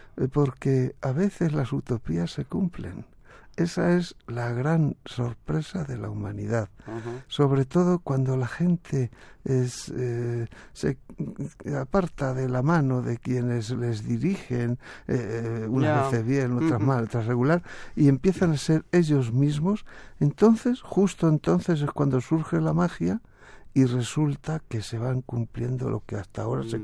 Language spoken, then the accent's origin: Spanish; Argentina; De los 149, Argentina han presentado 8.000 escritores de un país como Argentina.